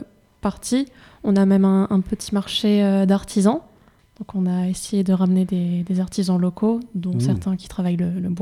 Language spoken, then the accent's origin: French; Nouvelle-Aquitaine, France; Je suis de Haute-Vienne.